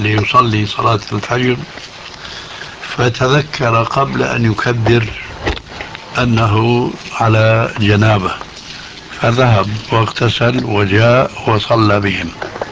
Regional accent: Syria; وكما يقول عندنا في سوريا: نحط رجلنا بقى مية باردة

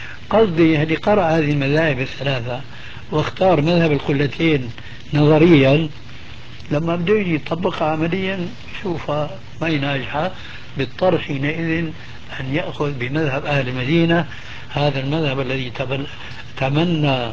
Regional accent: Syria

